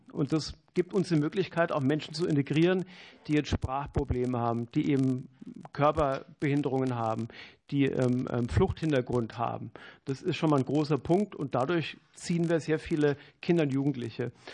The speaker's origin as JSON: {"language": "German", "region": "Bavaria", "country": "Germany", "said": "Verzeihen Sie mir, ich bin Franke, ich kann meine Leidenschaft nicht so gut ausdrücken."}